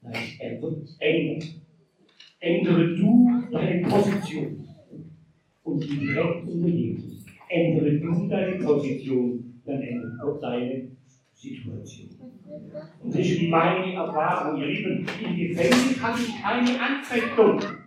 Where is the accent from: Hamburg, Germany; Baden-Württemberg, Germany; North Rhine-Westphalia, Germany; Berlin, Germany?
Baden-Württemberg, Germany; Ich bin Schwabe, habt ihr schon mal?